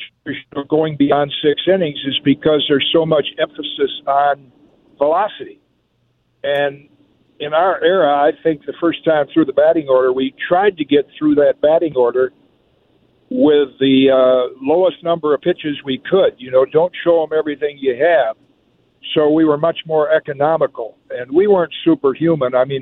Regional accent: Michigan, United States; So as a kid growing up in Michigan, on a Sunday afternoon, I could listen to eight games.

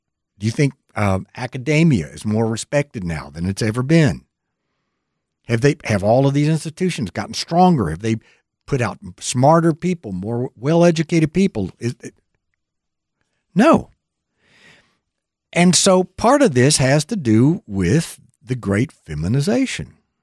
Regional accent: San Antonio, Texas, United States; Johnson City, Texas, near where I grew up in San Antonio

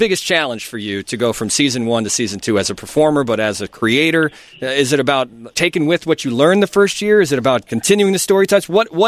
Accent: Chicago, Illinois, United States; I'm from Chicago. I don't understand.

